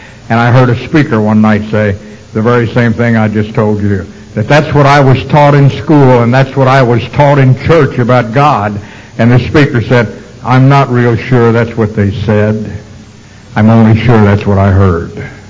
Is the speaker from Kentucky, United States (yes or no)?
yes; Louisville, Kentucky, United States; But I come from Louisville, Kentucky. I was born and raised there, and I tell you that because for me that's proper English.